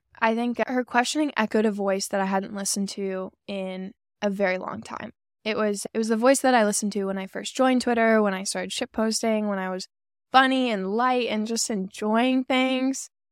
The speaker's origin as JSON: {"language": "English", "town": "San Diego", "region": "California", "country": "United States", "tie": "born or raised there", "said": "I grew up in San Diego. I went to SDSU. We don't have a huge venture alumni network."}